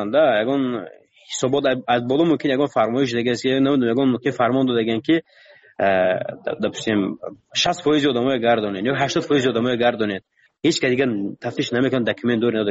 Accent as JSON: {"language": "Persian", "country": "Tajikistan", "said": "من گفتم من تاجیکم، گفتم از تاجیکستانم،"}